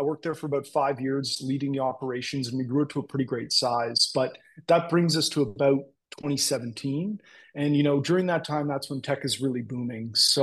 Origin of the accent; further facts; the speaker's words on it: Canada; accent: Canadian; pardon my Canadian accent. It is quite thick at times, depending on the words I use